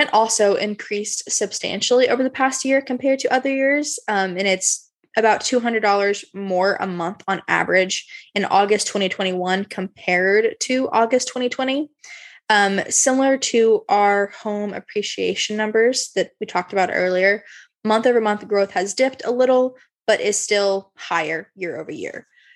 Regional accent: Texas, United States; maybe I'm biased because I'm from Texas

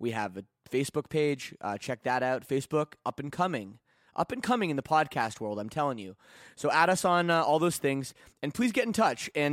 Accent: Burlington, Ontario, Canada; we played a show together locally in my hometown of Burlington, Ontario.

